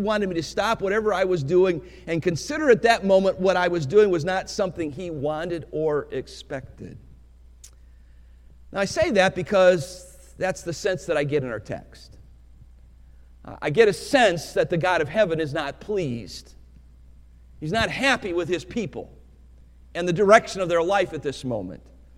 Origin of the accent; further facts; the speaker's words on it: Cleveland, Ohio, United States; You know, as a boy growing up in Cleveland, I would characterize the house or the home in which I was raised as a very disciplined home.